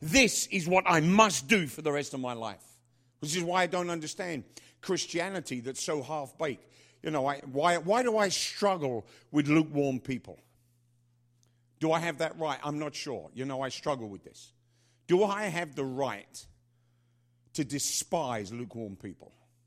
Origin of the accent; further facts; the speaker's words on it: London, United Kingdom; we were offered a free trip home on a ship back to London, back to my hometown.